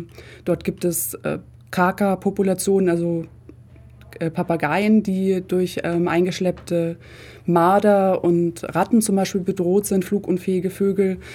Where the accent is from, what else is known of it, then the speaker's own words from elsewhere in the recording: Schäftlarn, Bavaria, Germany; Ich komme aus Schäftlarn bei München, im Süden von München ist